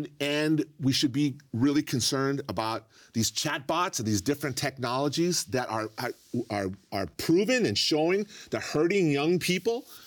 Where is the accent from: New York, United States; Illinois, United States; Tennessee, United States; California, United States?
California, United States; as a Californian who I care about the state, care about my community